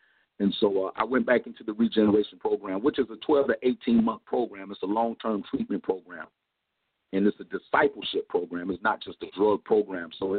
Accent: Compton, California, United States; I used to run the streets and gangbang with when I was growing up in Compton.

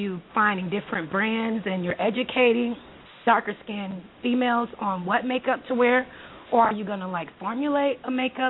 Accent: Florida, United States; I'm from Florida.

